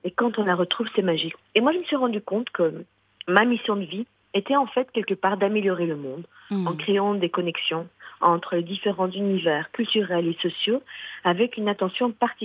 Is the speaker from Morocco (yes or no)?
yes; Morocco; Dans mon pays d'origine que j'aime tellement, le Maroc.